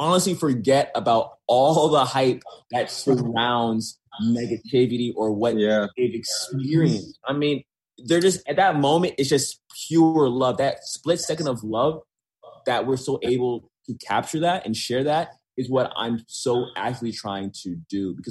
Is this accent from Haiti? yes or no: yes; Haiti; I am 28 years old. I'm from Haiti.